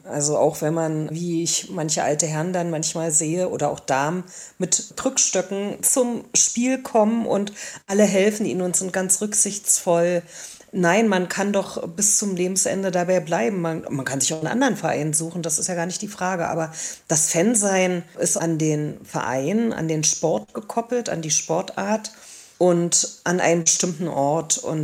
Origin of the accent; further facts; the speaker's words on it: Magdeburg, Saxony-Anhalt, Germany; Ich hatte diese Solidarität und die Zweitfamilie in den Punkkreisen in meiner Jugend in Magdeburg